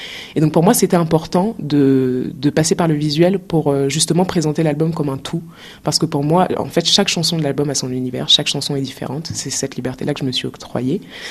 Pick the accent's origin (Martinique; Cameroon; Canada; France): Cameroon; en grandissant au Cameroun, j'avais un peu l'impression d'être coupée du monde.